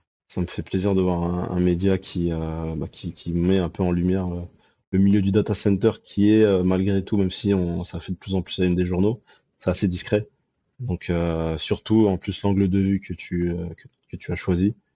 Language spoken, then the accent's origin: French; Île-de-France, France; tout mon parcours scolaire, surtout scolaire, oui, en fait, j'ai fait en Seine-Saint-Denis. J'ai grandi en Seine-Saint-Denis et j'ai fait de la primaire jusqu'à l'école d'ingénieur en passant par la prépa.